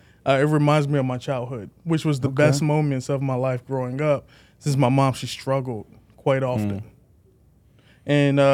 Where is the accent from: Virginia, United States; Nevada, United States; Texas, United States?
Virginia, United States; Chesapeake; So I'm from Virginia, Chesapeake to be exact, went to Decree High School, graduated from there.